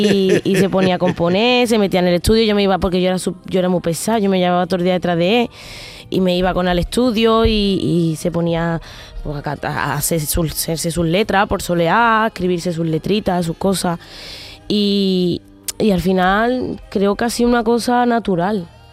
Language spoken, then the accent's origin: Spanish; Seville, Andalusia, Spain; also born or lived in Jerez; yo nací allí. Yo me crié en Sevilla, pero yo nací en Jerez.